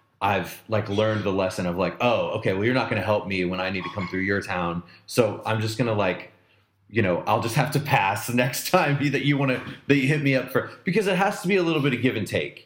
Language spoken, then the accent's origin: English; Vandalia, Illinois, United States; I grew up in Vandalia, Illinois, which is like a really small town in South Central Illinois.